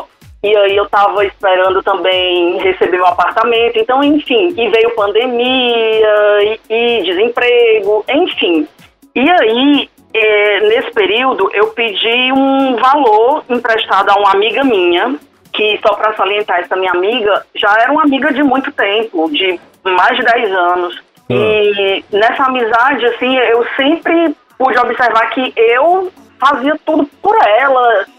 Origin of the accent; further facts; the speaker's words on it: Fortaleza, Ceará, Brazil; Eu sou de Fortaleza.